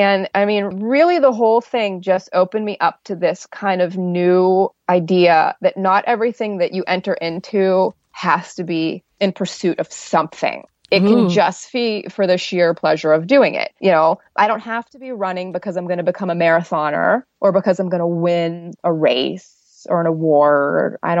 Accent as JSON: {"language": "English", "town": "Pittsburgh", "region": "Pennsylvania", "country": "United States", "tie": "born or raised there", "said": "I ran it in Pittsburgh, which is my hometown, which was very emotional for me to be running through all of my old neighborhoods."}